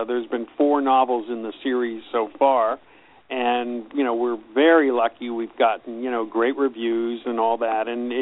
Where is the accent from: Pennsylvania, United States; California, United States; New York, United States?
Pennsylvania, United States; Penn Hills; also born or lived in Churchill; When I was about 16, my family moved, and I ended up in Churchill. So I graduated from Churchill High, and then I went to Pitt. But I grew up, my first 16 years were in Penn Hills.